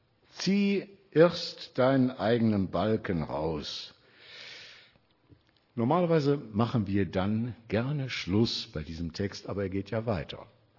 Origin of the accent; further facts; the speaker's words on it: Wuppertal, North Rhine-Westphalia, Germany; In Wuppertal, man hört ja, wo ich herkomme